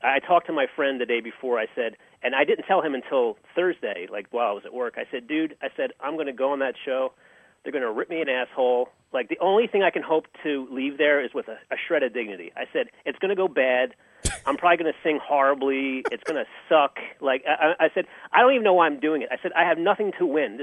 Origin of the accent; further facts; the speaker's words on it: New Jersey, United States; I'm a fan from South Jersey, so I'm not privy to all this stuff.